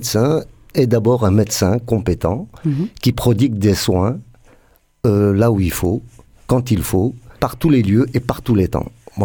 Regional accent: Senegal; born there; moved away; also born or lived in France; Je suis né au Sénégal, un 17 décembre 1953.

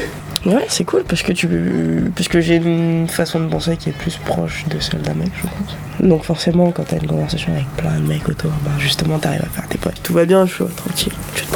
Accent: French Antilles, France; born there; Je suis née aux Antilles.

